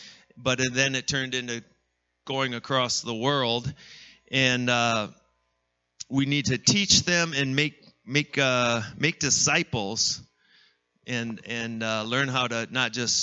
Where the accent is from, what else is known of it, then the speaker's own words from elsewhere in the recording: Iowa, United States; And I'm from Iowa, and I'm like, well, international's a tractor.